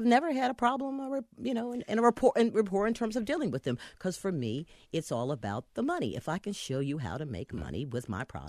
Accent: North Carolina, United States; I'm from the Triangle. It's up and growing.

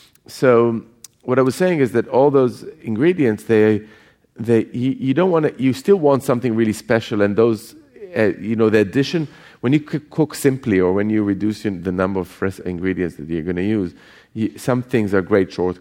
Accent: Jerusalem, Jerusalem District, Israel; the whole kind of marketplace that we were growing up in Jerusalem

